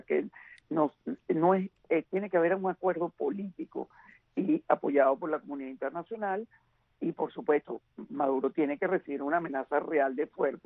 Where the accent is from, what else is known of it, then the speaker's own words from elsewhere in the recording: Venezuela; tenemos nosotros que asumir una responsabilidad como venezolanos